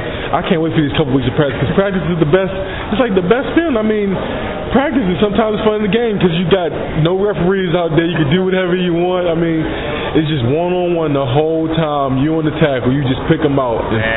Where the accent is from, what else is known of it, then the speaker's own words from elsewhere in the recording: Baltimore, Maryland, United States; I'm from Baltimore, you understand that. It's a blessing making it out them cities.